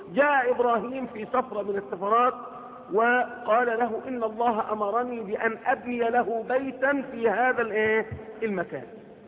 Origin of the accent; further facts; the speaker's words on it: Egypt; لأن عندنا في مصر مثلا